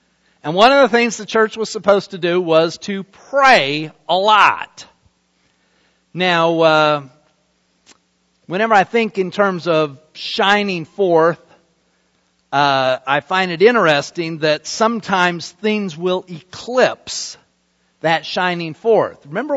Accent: Salt Lake City, Utah, United States; I was probably 10 years old, maybe even a little bit less, and I was growing up in Salt Lake City, Utah

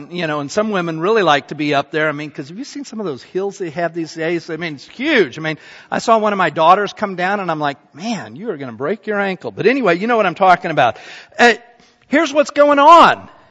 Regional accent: Utah, United States; You know, when I was a kid growing up in Utah, we'd go up in the mountains

